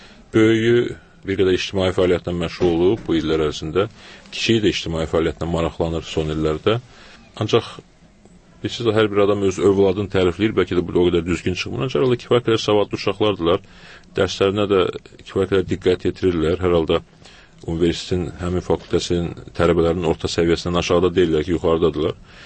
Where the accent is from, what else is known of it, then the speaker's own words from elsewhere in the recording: Baku, Azerbaijan; Mənim atam Füzulidəndir, anam Şəkidəndir. Özüm Bakıdan da olmuşam. Əgər bu reallıqlar çərçivəsində mən Füzulidənəmsə əslim, təbii ki, Füzulidənəm.